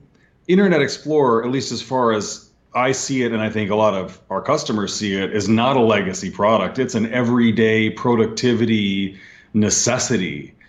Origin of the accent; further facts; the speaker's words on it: Minnesota, United States; now in Seattle, United States; I grew up in Minnesota and I love skiing. And so snow is great for me. I'll take as much of it as I can get. However, Seattle is not at all prepared for any of this that's happened.